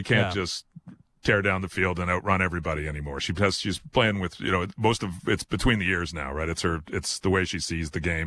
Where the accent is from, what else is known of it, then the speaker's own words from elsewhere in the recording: Canada; But yeah, if you can't get behind this team, as a Canadian, check your pulse.